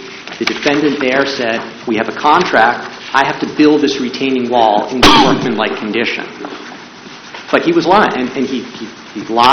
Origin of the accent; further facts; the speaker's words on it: Washington, District of Columbia, United States; Washington, D.C.